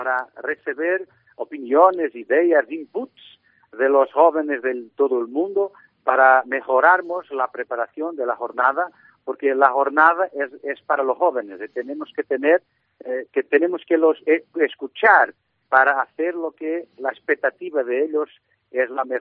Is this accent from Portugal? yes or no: yes; Porto, Porto District, Portugal; Spanish is a second language; digo que soy original de Porto, es muy viciño.